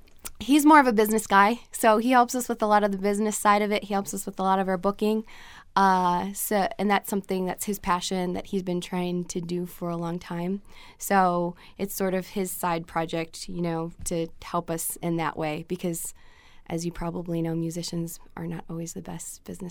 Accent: Menomonee Falls, Wisconsin, United States; moved away as an adult; also born or lived in Chicago; No, I grew up in Wisconsin. I grew up outside of Milwaukee in a town called Menominee Falls and went to University of Milwaukee, UWM, and then moved to Chicago about 7 years ago.

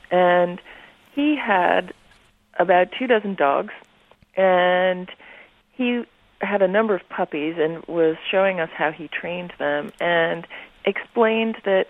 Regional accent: Brooklyn, New York, United States; my father gave to me as a young girl growing up in Brooklyn, New York.

